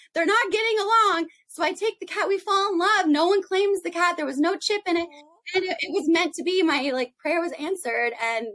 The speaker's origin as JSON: {"language": "English", "town": "Austin", "region": "Texas", "country": "United States", "lives_now": "Hollywood, United States", "said": "Because I started out the very traditional route. I moved to Hollywood from Austin, Texas, did the audition route"}